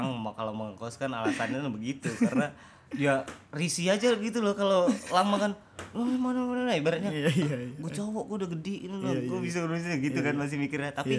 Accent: Indonesia; accent: Sundanese; Logat gue kayak Sunda-Sunda kan ya.

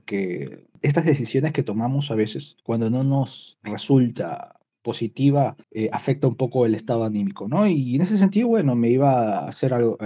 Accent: Peru; now in Japan; y yo soy de Perú, nací en Perú, pero ya hace unos años que vivo en Japón.

